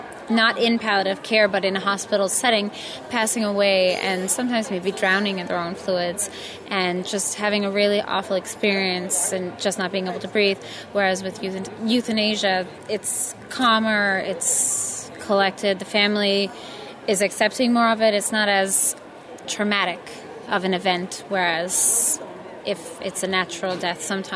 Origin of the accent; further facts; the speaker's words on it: Canada; I'm 32 years old and I'm a nurse from Canada.